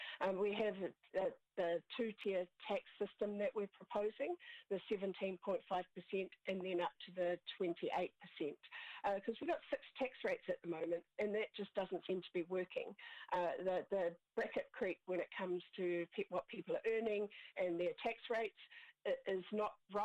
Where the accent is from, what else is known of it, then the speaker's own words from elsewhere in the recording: Auckland, New Zealand; Oh yes, so I'm from Auckland